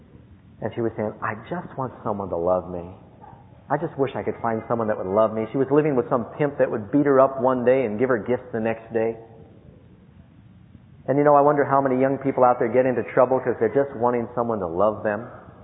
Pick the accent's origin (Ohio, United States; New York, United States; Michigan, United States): New York, United States; New York City; I grew up mostly in New York City. My brother and I used to play on 42nd and Broadway.